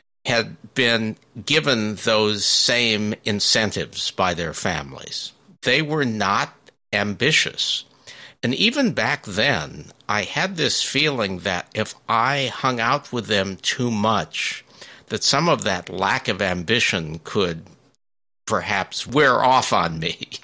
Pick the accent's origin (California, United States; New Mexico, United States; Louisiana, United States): California, United States; North Hollywood; I grew up in a suburb of Los Angeles, North Hollywood, to be specific.